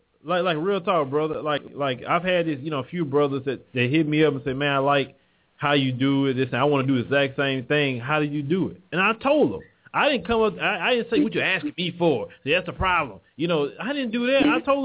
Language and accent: English; Texas, United States; accent: country; But, you know, hey, I'm from Texas. Forget it. You don't like to hear my country accent?